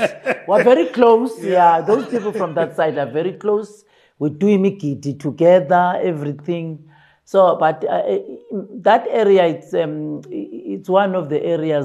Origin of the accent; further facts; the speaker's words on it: Engcobo, Eastern Cape, South Africa; born and bred in Eastern Cape in an area called Engobo.